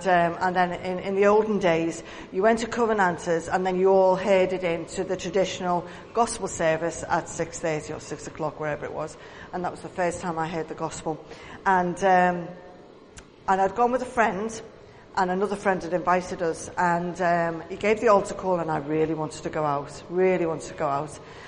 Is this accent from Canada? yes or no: no; Liverpool, North West England, United Kingdom; accent: Scouse; very different from people who've been adopted Scousers. And you know, not only can people tell by my accent